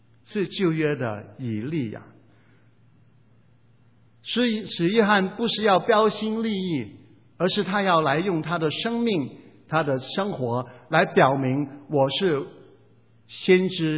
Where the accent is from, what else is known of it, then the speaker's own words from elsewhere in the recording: Hong Kong; born there; 我是香港出生的